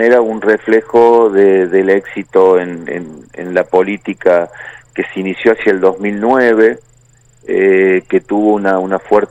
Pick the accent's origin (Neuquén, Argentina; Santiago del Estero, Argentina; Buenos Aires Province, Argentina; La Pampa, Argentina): Santiago del Estero, Argentina; yo soy de Santiago del Estero